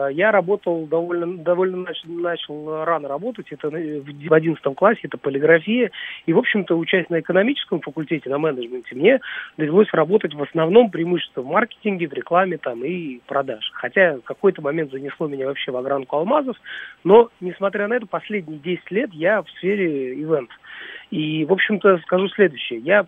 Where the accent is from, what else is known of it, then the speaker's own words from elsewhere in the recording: Tajikistan; now in Moscow, Russia; Вот, мы родом из Таджикистана